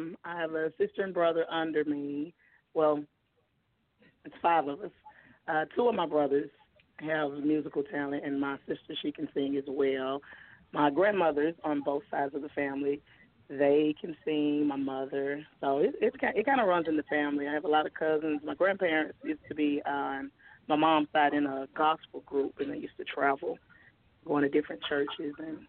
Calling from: Shreveport, Louisiana, United States; I'm calling from Shreveport, Louisiana.

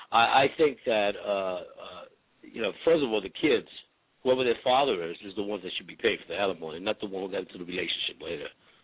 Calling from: Philadelphia, Pennsylvania, United States; I'm calling from Philadelphia.

